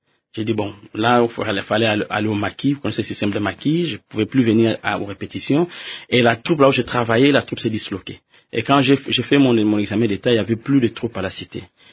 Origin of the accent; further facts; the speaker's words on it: Kinshasa, DR Congo; Je suis né à Yolo, sur l'avenue Fimi, numéro 14 et bis. Je suis né et grandi là-bas.